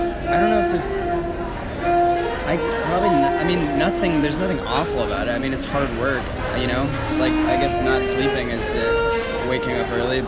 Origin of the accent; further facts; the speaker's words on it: Santa Barbara, California, United States; No, I'm from Santa Barbara.